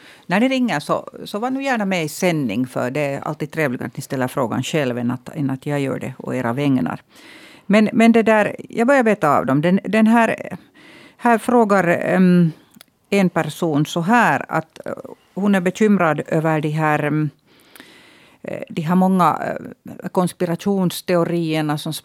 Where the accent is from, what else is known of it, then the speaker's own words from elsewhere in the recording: Hanko, Uusimaa, Finland; från min hemstad Hangö till exempel